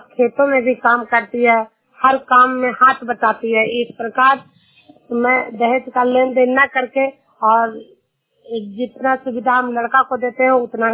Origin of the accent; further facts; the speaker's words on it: Junar, Bihar, India; मैं नालंदा जिला हिलसा प्रखंड जुनार गांव की निवासी हूँ